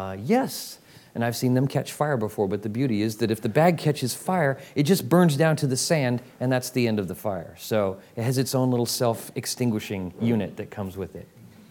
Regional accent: Albuquerque, New Mexico, United States; also born or lived in El Paso, Texas / Dallas, Texas; I was born in El Paso, Texas. Lived in Dallas, Fort Worth, 10 years. Then my family moved to Albuquerque, New Mexico. I feel like most of my childhood was centered in Albuquerque.

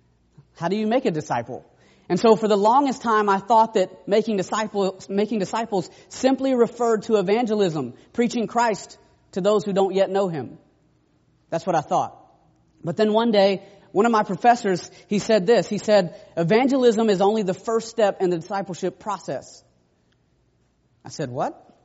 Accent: Atlanta, Georgia, United States; I actually went to Bible college in Georgia. I'm from Atlanta.

